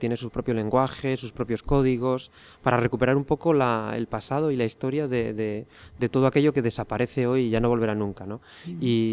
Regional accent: Asturias, Spain; esta sociedad tan compleja o tan específica de donde yo vengo, ¿no? Y dentro de Asturias

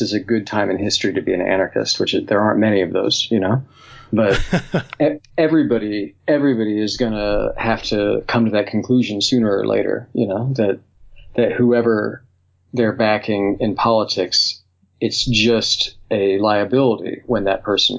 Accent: the South, United States; I'm from the South. It's a familiar story

